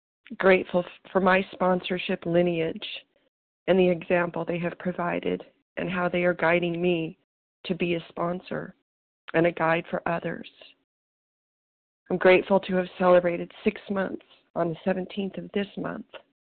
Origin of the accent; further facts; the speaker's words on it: Colorado, United States; I am from Colorado, gratefully recovered.